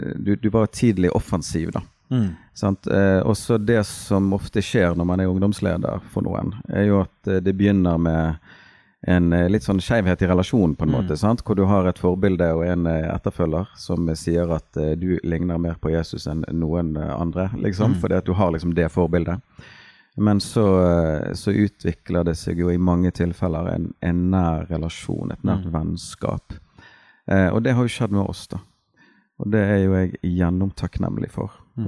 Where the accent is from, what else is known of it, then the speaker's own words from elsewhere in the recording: Bergen, Vestland, Norway; Jeg har akkurat blitt 44. Det skjedde 4. januar. Ja, jeg har vært bergenser hele livet. Først 2 år i Fjellveien, 3 år i Åsane.